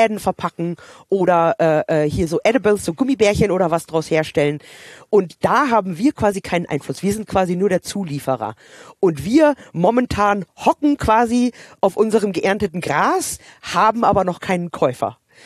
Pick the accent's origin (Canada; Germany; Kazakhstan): Canada; Nee, also das gab's bei uns in Kanada auch überhaupt nicht. Also ich muss auch sagen, dass die Kanadier wesentlich entspannter hinsichtlich Cannabiskonsum sind.